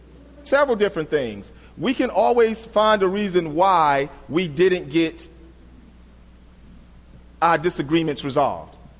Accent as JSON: {"language": "English", "town": "Selma", "region": "Alabama", "country": "United States", "tie": "born or raised there", "said": "I grew up in Selma, Alabama, probably the most racist town in America, right?"}